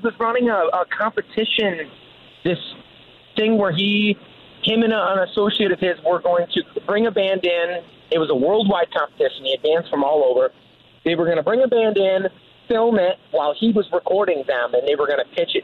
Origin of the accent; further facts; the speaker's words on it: Michigan, United States; I mean, we're from the Tri-Cities up here. So we got Saginaw, Midland, Bay City. We're all from this general area.